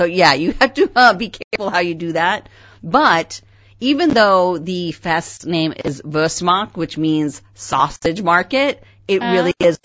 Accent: United States; I think the first time I went as an American

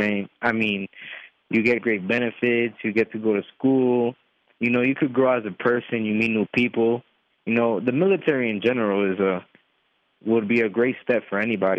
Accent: Elizabeth, New Jersey, United States; Well, I'm from Elizabeth, New Jersey.

